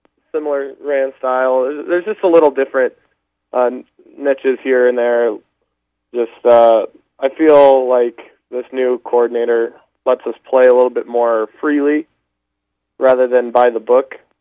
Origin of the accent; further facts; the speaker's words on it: Wyoming, United States; we're both from Wyoming, both playing for similar-sized schools